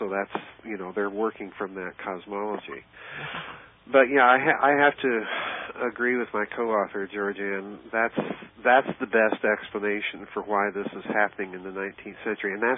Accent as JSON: {"language": "English", "region": "South Dakota", "country": "United States", "tie": "born or raised there", "said": "I grew up in South Dakota, around the Lakota Nation."}